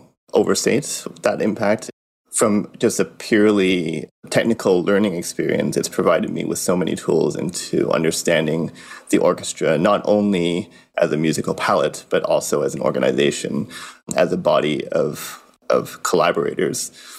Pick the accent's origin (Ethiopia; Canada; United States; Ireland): Canada; Thornhill, Ontario; I grew up in Thornhill, and every once in a while, my family and I would take the subway trip down